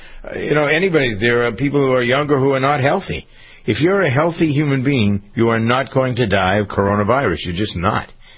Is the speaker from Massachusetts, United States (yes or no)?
yes; Framingham, Massachusetts, United States; who happens to be chairman of the city council here in Framingham, my hometown